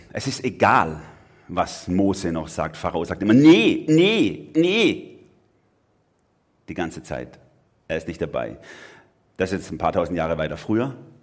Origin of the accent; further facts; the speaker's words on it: Baden-Württemberg, Germany; als ich nach Baden gezogen bin. Ich bin ja eigentlich Schwabe von Haus aus